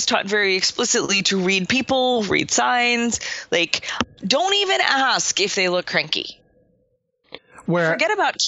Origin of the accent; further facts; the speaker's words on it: Boston, Massachusetts, United States; being mostly a Bostonian where the lights are, you know, crossing streets are a game of chicken between car and pedestrian.